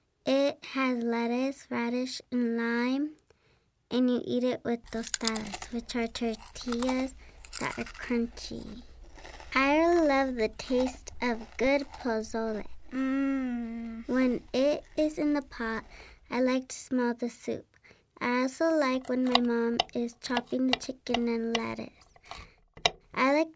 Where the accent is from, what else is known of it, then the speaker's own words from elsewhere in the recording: Seattle, Washington, United States; My mother is from Guadalajara, Mexico. My father is from Guanajuato, and I'm from Seattle